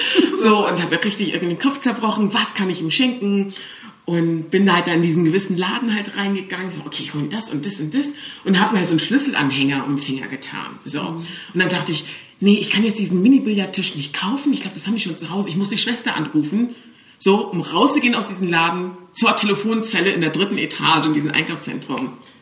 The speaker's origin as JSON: {"language": "German", "town": "Cologne", "region": "North Rhine-Westphalia", "country": "Germany", "tie": "born or raised there", "said": "ich bin in Köln-Weiden geboren, aufgewachsen. Und damals in den 80ern waren wir die einzige schwarze Familie"}